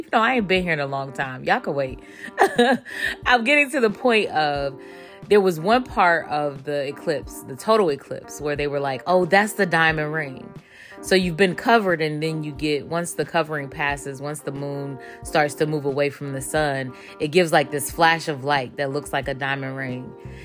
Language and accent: English; Cleveland, Ohio, United States; so I'm from Cleveland, Ohio